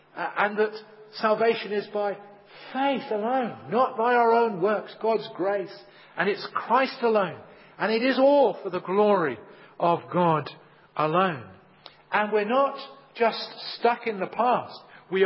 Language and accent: English; Leicester, East Midlands, United Kingdom; I was born and bred in Leicester.